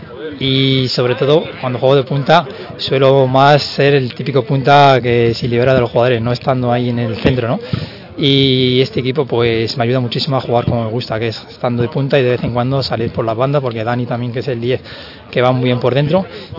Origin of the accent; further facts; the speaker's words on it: Rivas-Vaciamadrid, Community of Madrid, Spain; alguno de ellos les conozco porque como soy de Rivas tal, y entonces no he tenido esa complicación de adaptarme